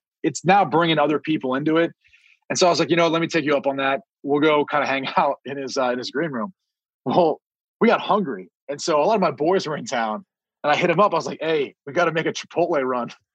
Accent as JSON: {"language": "English", "town": "Columbus", "region": "Ohio", "country": "United States", "said": "I was from Columbus, Ohio, so made a lot of sense."}